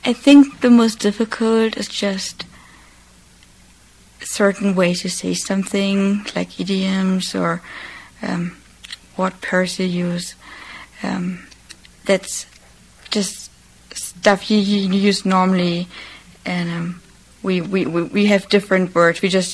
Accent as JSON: {"language": "English", "region": "Hamburg", "country": "Germany", "said": "I'm from Germany, from Hamburg. That's a city in the north. And I actually live in a suburb, so it's a little bit outside Hamburg. But it only takes like 20 minutes by car to be right downtown."}